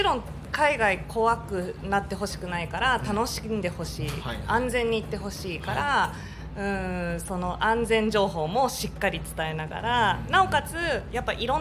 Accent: Los Angeles, California, United States; Japanese is a second language; now in Japan; 生まれ育ち、まあ、出身はロサンゼルスで、はい、来ました。いわゆる日系アメリカ人ってやつ。

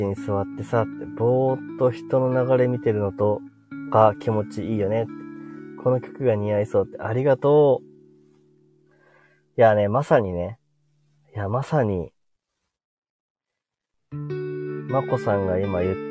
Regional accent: Miyagi, Japan; also born or lived in Akita; あ、僕は宮城ですよ。宮城出身で宮城に今もいます。

